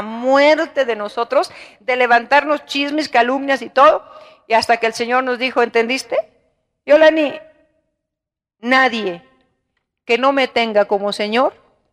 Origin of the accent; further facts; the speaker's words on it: Monterrey, Nuevo León, Mexico; lo que rige a la gente norteña, a los regiomontanos, cuando yo era, vivía allá y siendo regiomontana